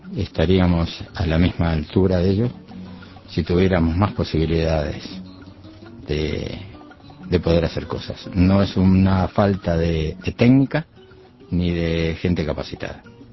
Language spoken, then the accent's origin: Spanish; Uruguay; nuestra presencia como uruguayo fuera